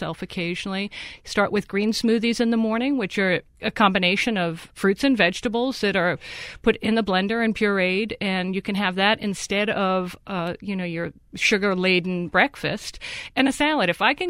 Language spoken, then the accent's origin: English; Boston, Massachusetts, United States; I went on to my hometown of Boston